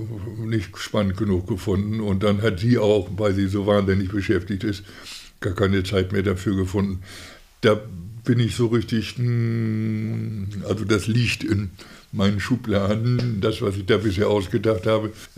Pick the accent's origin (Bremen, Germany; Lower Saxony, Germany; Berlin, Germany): Bremen, Germany; Ich bin ja hier in Bremen aufgewachsen, ich bin hier geboren